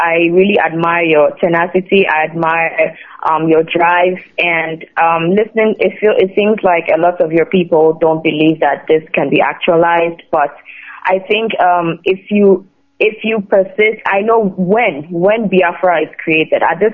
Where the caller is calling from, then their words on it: New York, United States; I'm calling from New York.